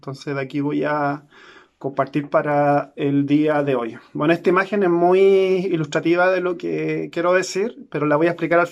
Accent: Valparaíso, Chile; also born or lived in Mexico; Ya soy de acá de Chile, de Valparaíso. Mi esposa es mexicana. Yo viví 7 años en México

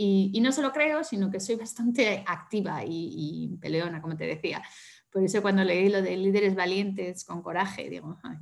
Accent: Bilbao, Basque Country, Spain; Bueno, pues soy bilbaína, que es un dato importante, 46 años

